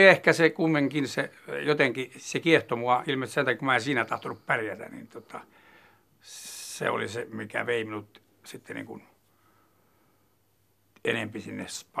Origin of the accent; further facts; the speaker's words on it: Lapland, Finland; also born or lived in Ostrobothnia; now in Tampere, Finland; mä oon asunut 40 vuotta Tampereella ja asuin 7 vuotta Pohjanmaalla, niin kyllä mä ensimmäisenä olen lappilainen ja sitten vasta pohjalainen ja hämäläinen. Että, sieltä suku kotoisin sekä äidin että isän puolelta